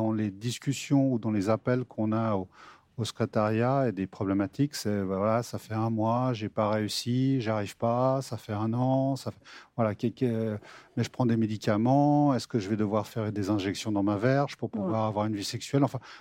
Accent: Geneva, Switzerland; puisque je suis genevois, hein, à l'inverse de notre ami valaisan

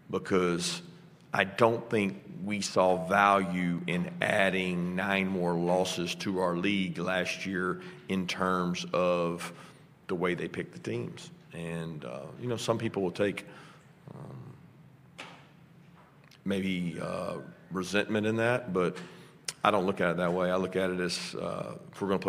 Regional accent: Georgia, United States; I grew up in Southwest Georgia, where, you know, it's easier to get to Auburn than it was Georgia from where I lived.

